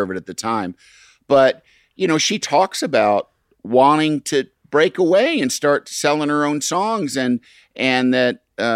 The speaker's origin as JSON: {"language": "English", "town": "Yorkville", "region": "Illinois", "country": "United States", "tie": "born or raised there", "said": "I grew up in the Midwest, in Illinois, but in rural Illinois, which is as much about Chicago, a town called Yorkville."}